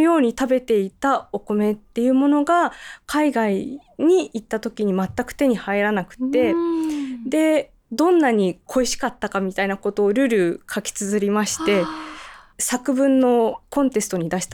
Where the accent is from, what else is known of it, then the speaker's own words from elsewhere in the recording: Tokyo, Japan; also born or lived in Hiroshima / Toronto, Canada; 生まれ東京なんですけど、はい、で、小学校の途中からはずっと東京だったんですが、それ以前はまあ広島に住んでたこともありますし、少し変わったところでいうとカナダのトロントに数ヶ月おりました。